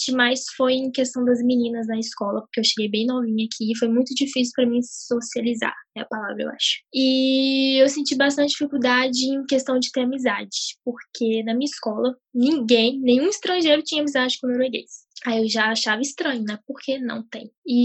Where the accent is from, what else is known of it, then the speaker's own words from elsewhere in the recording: Brazil; now in Norway; como a gente nasceu e cresceu no Brasil, e a gente veio pra cá depois de um tempo